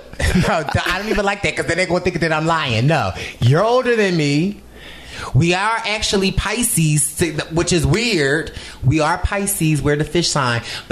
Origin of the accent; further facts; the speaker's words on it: Philadelphia, Pennsylvania, United States; So, you know, I'm from Philly.